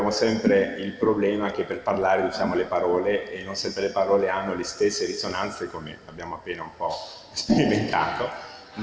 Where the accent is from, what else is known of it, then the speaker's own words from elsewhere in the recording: Granada, Andalusia, Spain; Italian is a second language; A volte mi faccio prendere la mia passione da granadino, da spagnolo, però ci credo veramente.